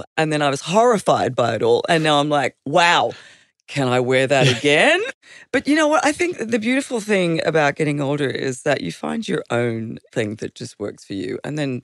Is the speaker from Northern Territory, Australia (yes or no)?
no; Queensland, Australia; also born or lived in Stanthorpe, Australia / Western Sydney, Australia; I grew up in Queensland. I was, you know, I was Gold Coasting when it was a single lane highway from Brisbane to the Gold Coast. And, you know, we lived on a farm in Stanthorpe